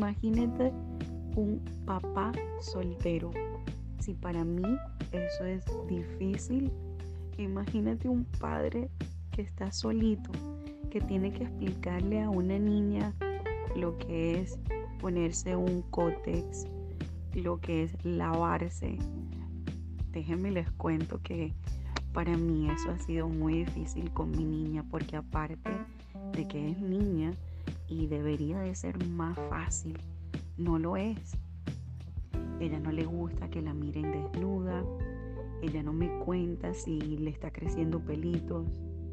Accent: Cuba; los que me conocen saben que soy cubana. Y en Cuba no tenía muy buena posición. Al contrario, éramos muy pobres.

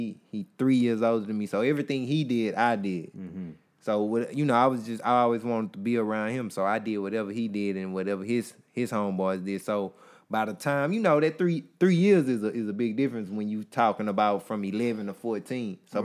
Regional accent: Texas, United States; I'm from South Park. We moved to the West.

